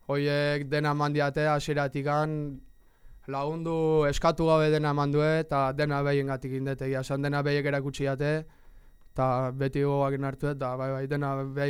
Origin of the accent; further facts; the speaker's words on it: Tolosa, Basque Country, Spain; Tolosakoa, 2000 urten jaio nintzen, martxoak irun